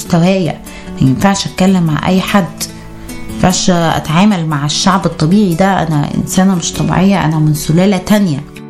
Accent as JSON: {"language": "Arabic", "country": "Egypt", "said": "انا طول الوقت انا مش من هنا، انا اجنبية عشان انا فظيعة في اللغة، يعني انا اصلا مصري واهلي مصريين."}